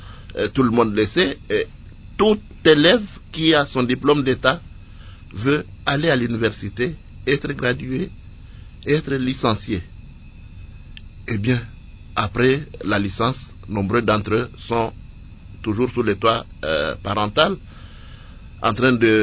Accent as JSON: {"language": "French", "region": "Eastern DRC", "country": "DR Congo", "said": "Moi, je suis de l'Est de la République."}